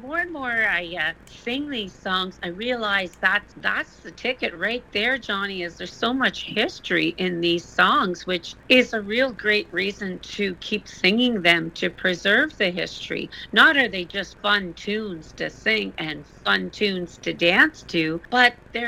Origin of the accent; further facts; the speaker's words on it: Ottawa Valley, Canada; But growing up in the Ottawa Valley in Queo, in the hotel, I heard music 7 days a week.